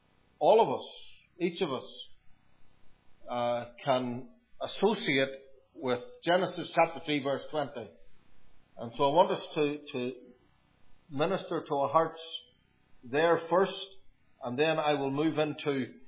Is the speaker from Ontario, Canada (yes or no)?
yes; Toronto, Ontario, Canada; Somebody asked me yesterday in the shop, where are you from? I said, Toronto.